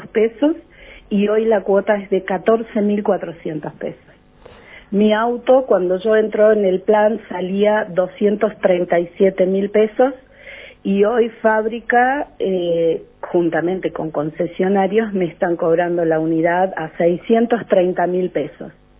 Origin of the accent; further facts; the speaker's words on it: Santa Rosa del Conlara, San Luis, Argentina; yo soy de acá de Santa Rosa del Conlara, hace 5 meses, o sea, yo soy nativa de acá de Santa Rosa del Conlara